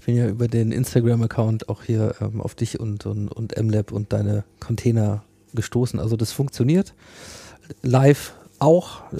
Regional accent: Hannover, Lower Saxony, Germany; über Hannover, meine Heimatstadt

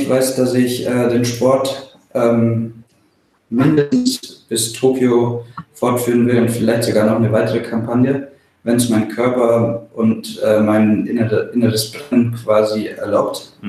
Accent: Bavaria, Germany; now in Kiel, Germany; aufgewachsen bin ich ja im Allgäu, also ganz auf der anderen Seite von Deutschland. Mhm. Und wohne hier in Kiel seit 2009 fest. Zumindest mal im Sommer. Im Winter bin ich auch gerne in Bergen.

